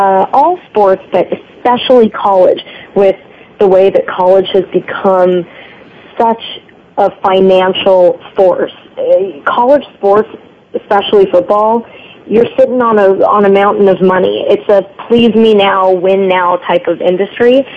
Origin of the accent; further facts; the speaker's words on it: California, United States; I'm from Southern California.